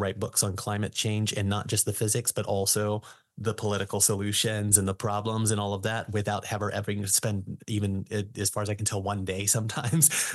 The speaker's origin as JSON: {"language": "English", "region": "Arkansas", "country": "United States", "tie": "born or raised there", "said": "I was born and raised in Arkansas."}